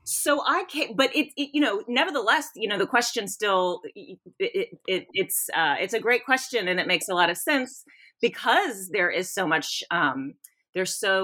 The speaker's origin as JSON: {"language": "English", "region": "Louisiana", "country": "United States", "said": "I'm from South Louisiana."}